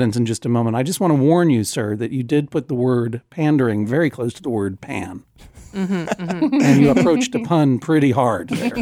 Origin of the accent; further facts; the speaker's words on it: East Coast, United States; Look, I'm from the East Coast.